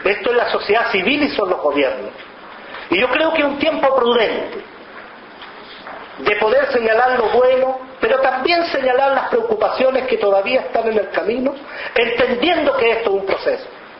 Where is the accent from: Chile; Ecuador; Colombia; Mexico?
Chile; Y lo digo de forma muy especial, soy chileno